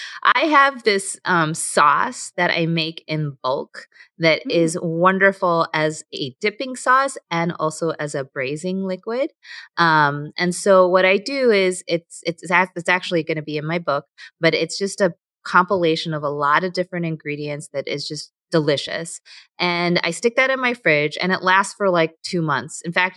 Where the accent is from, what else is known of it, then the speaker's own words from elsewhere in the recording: United States; So, I mean, I'm Korean American.